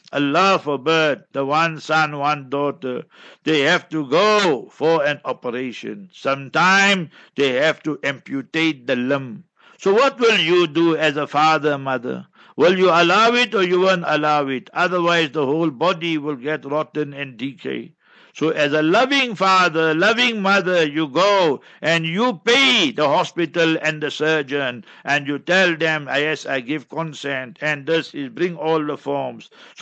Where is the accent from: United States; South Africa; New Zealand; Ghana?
South Africa; first language Memon; English is a second language; I love South Africans because I'm a South African, I love Mehmans because my vernacular, my mother tongue is Mehman.